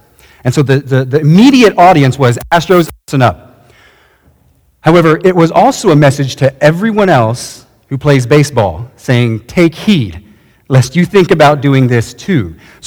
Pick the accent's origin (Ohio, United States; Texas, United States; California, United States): Texas, United States; So I'm from Texas, and I love Texas, and I'll put Texas in any illustration I possibly can.